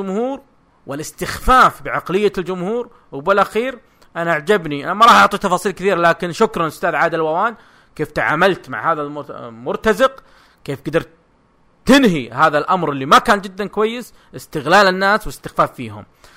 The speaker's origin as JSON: {"language": "Arabic", "town": "Jeddah", "region": "Makkah Province", "country": "Saudi Arabia", "said": "اللي صار عندنا في جدة"}